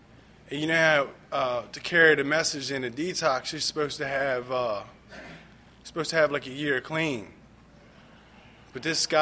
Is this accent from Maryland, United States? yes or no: yes; Baltimore, Maryland, United States; I grew up in Southwest Baltimore. I was a quiet little kid. I grew up on Pratt and Addison Alley. I grew up in a highly infested drug environment